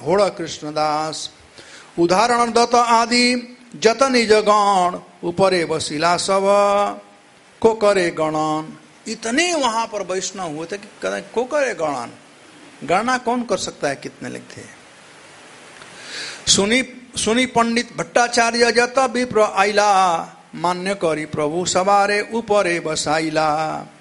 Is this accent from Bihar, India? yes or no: yes; Bihar, India; हमारे यहाँ बिहार में तो पहले उसको दूध में करते हैं और बाद ऊपर से दही डालते हैं।